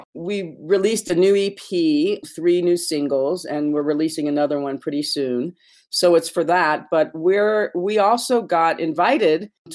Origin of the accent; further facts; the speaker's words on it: California, United States; moved away as an adult; also born or lived in Jerusalem; now in Santa Fe, United States; I was born in Jerusalem, but I was raised in America, in the desert in Southern California. And I've spent a lot of my summers in Jerusalem with my family there. So I'm both Middle Eastern and American. I moved to Santa Fe in the 90s